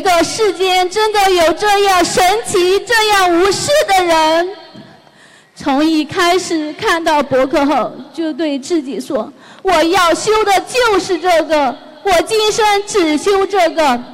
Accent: Sichuan, China; 我是来自四川的同修

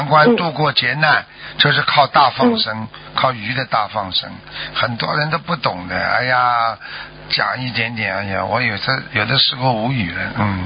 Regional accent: China; 所以你看我们中国人还喜欢藏一点

